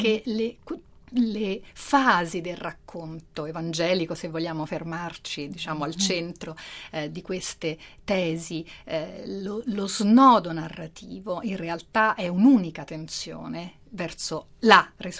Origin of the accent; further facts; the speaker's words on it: Rome, Lazio, Italy; born there; io sono nata a Roma